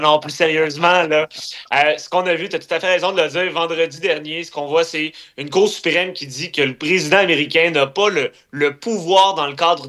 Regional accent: Canada; Mais en tant que Canadien, c'est quoi l'impact?

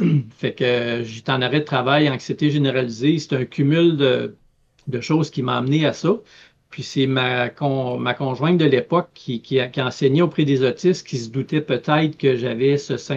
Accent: Gagnon, Quebec, Canada; Alors, moi, ça m'en prenait pas plus pour avoir le goût de retourner dans mon coin de pays, puis d'aller découvrir ce secteur-là. Parce que quand j'étais plus jeune à Gagnon, ben je ne faisais que ça, là, aller en forêt.

